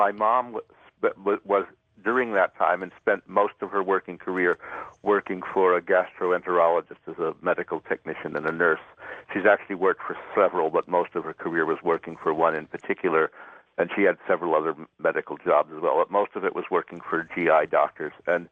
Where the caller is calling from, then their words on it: Ithaca, New York, United States; Hi, George. … in Ithaca.